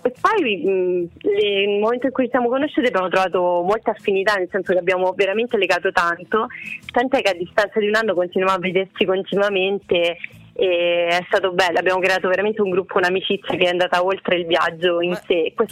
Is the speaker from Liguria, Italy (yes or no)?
no; Rome, Lazio, Italy; io sono da Roma